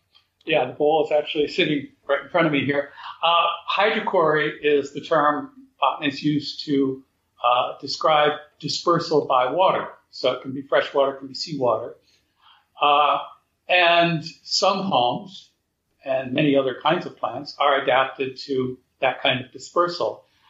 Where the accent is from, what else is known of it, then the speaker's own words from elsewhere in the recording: Florida, United States; I grew up here in Florida, so for me, palms are just as natural and a normal part of the environment